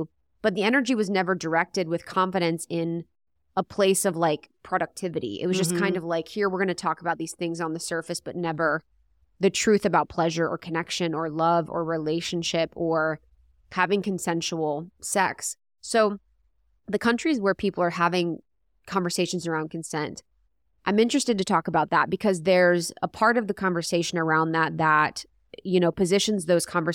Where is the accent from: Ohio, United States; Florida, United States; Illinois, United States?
Ohio, United States; I'm from Ohio.